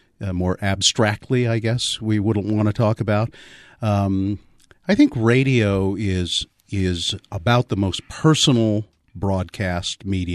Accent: Ogden, Utah, United States; I was in my hometown of Ogden

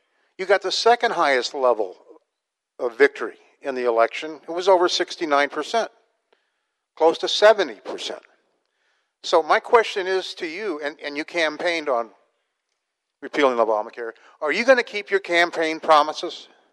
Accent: Wesley Chapel, Florida, United States; By the way, Wesley Chapel, I'm from Wesley Chapel. It's the fastest growing area in Pasco County, probably in the state.

